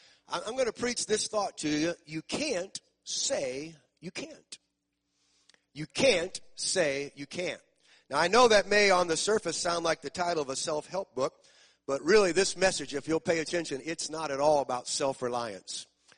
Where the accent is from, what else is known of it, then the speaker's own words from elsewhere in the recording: St. Louis, Missouri, United States; Lou Brock, which was my boyhood hero growing up in St. Louis